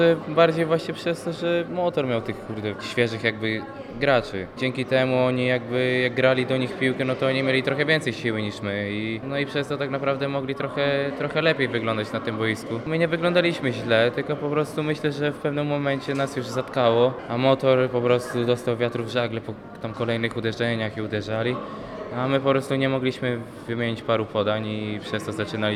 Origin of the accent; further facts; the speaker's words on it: Gdynia, Pomeranian Voivodeship, Poland; Jest to moje rodzinne miasto, jest to mój dom w Gdyni i nie mam zamiaru na razie nigdzie się ulatniać stąd.